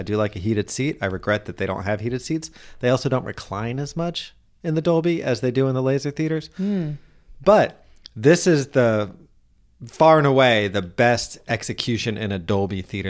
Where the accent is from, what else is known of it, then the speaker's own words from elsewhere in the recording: Orlando, Florida, United States; We are in my hometown of Orlando, staging in Orlando, getting ready for our Disney trip.